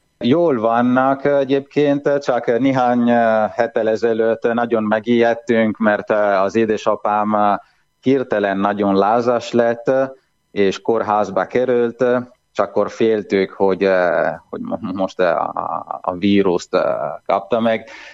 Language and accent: Hungarian; Friuli-Venezia Giulia, Italy; Hungarian is a second language; now in Hungary; Friuli tartományban, ahonnan én származom, és ahol a szüleim laknak, amely észak-kelet Olaszországban van, a szlovéniai határhoz közel